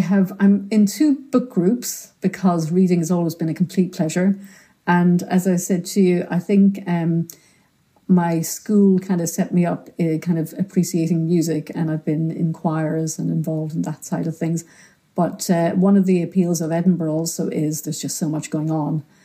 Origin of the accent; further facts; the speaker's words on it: Ireland; now in Scotland, United Kingdom; So I think also being Irish, we've always talked about politics and current affairs